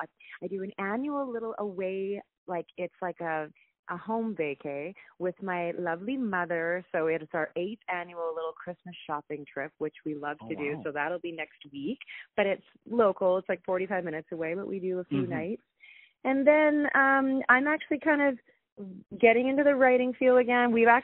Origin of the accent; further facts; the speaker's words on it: Langley, British Columbia, Canada; I actually did a writer's round in my hometown of Langley, British Columbia